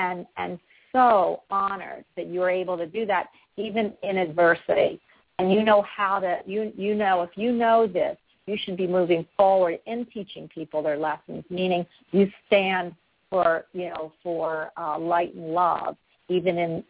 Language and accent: English; Philadelphia, Pennsylvania, United States; and listen, I'm from Philadelphia